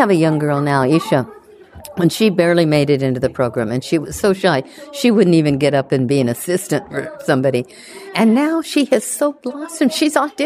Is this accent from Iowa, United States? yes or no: no; Phoenix, Arizona, United States; Well, I was very lucky because I grew up in Phoenix, Arizona, and there was a teenage magic club there